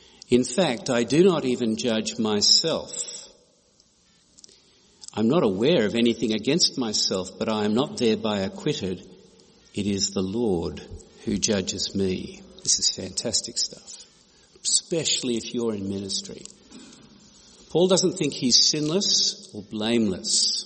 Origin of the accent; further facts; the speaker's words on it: Canada; and I am a Canadian.